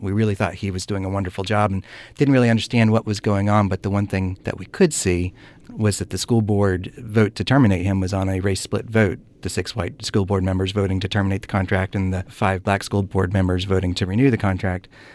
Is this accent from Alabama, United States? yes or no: yes; Selma, Alabama, United States; I grew up in Selma, Alabama in the 80s into the early 90s